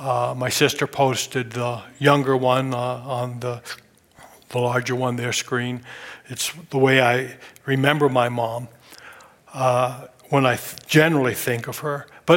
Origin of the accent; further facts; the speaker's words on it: Maine, United States; born there; I want everybody to know I was born in Maine.